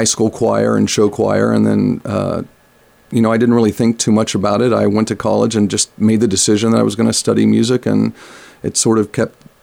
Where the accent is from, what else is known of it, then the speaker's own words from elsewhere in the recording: Oklahoma, United States; I started out singing music and playing the piano as a kid growing up in Oklahoma, thanks to my mother.